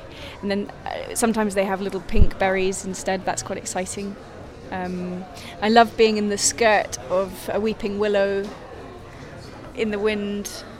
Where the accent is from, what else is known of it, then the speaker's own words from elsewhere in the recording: Edinburgh, Scotland, United Kingdom; now in London, United Kingdom; I'm from Edinburgh, but I live in London